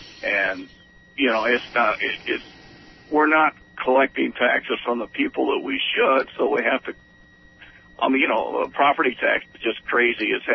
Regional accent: Toledo, Ohio, United States

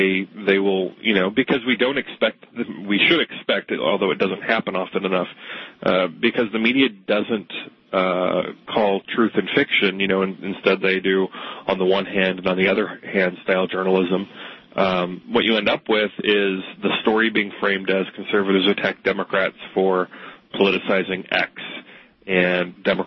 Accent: Los Angeles, California, United States; now in Washington, United States; And I grew up in Los Angeles, and I have to tell you that I had this very romantic notion of what it was like to live in or around snow. And now I live in D.C.

